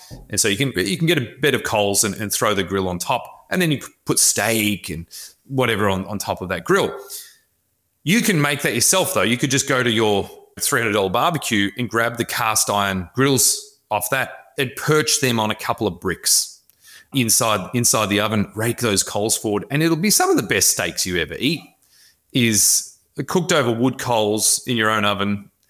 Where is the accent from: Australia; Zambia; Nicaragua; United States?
Australia; I'm Australian, as you can tell by my glorious accent.